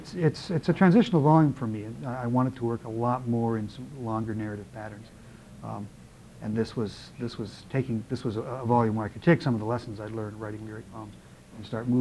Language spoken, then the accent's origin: English; Canada; now in United States; I'm still a Canadian citizen.